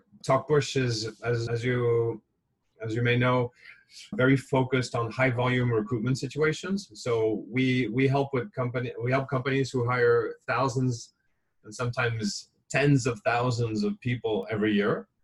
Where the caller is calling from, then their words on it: Hong Kong; I'm calling you from Hong Kong, where things are pretty quiet. The bars are closed at 9 p.m., which is a very early time to shut things down by Hong Kong standards.